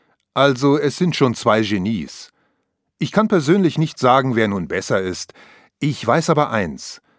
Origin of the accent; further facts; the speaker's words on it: East Germany, Germany; Dieser Spruch war mir als Ostdeutscher zu dieser Zeit nach dem Bau der Mauer ein großer Trost.